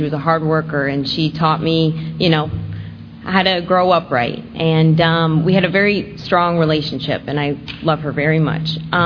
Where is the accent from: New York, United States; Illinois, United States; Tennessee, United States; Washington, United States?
New York, United States; I am not from Florida. I was born in New York. I was born in upstate New York. And I grew up with my mom.